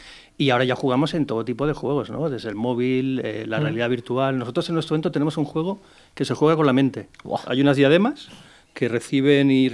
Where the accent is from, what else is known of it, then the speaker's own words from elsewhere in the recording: Valencia, Valencian Community, Spain; Yo soy de aquí de Valencia, vengo de aquí de muy cerquita, de Patrais